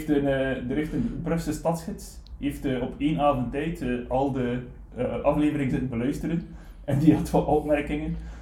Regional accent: West Flanders, Belgium; Ik kom van West-Vlaanderen

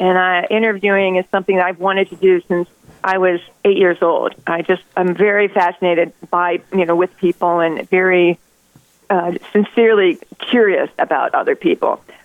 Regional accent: Brecksville, Ohio, United States; because we didn't have a girls' team growing up in Brecksville, Ohio back then.

